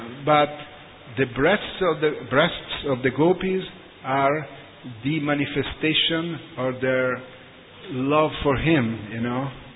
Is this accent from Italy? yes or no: yes; Italy; I'm from Italy, and then I also went there.